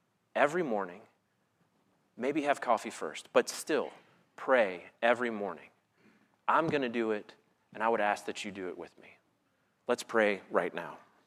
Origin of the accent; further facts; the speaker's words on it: Florida, United States; I grew up in Florida